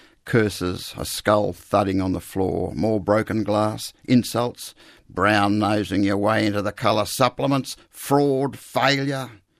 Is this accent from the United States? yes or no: no; Australia; accent: Australian; I read poems by Rimbaud, Baudelaire, Verlaine, Mallarmé in French with my Australian accent into a computer